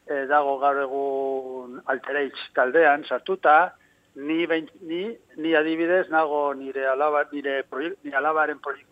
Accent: Ortuella, Basque Country, Spain; Ortuellakoa ginen. Ba, bueno, nire gurasoen etxean, Ortuellan zegoen, nozedal, Ortuellako auzo batean

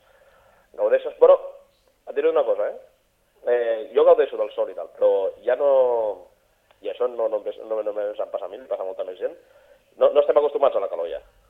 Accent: Girona, Catalonia, Spain; now in Ireland; Jo soc de Girona. De Girona ciutat, Girona capital.

